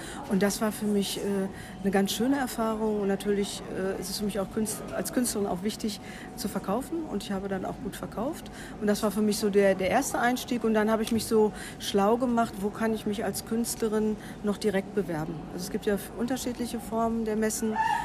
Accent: Nordkirchen, North Rhine-Westphalia, Germany; ich komme aus Nordkirchen

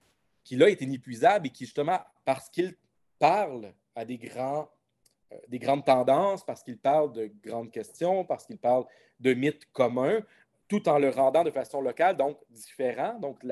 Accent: Quebec, Canada; Quand j'étais petit, moi, je viens du nord du Québec, l'Abitibi

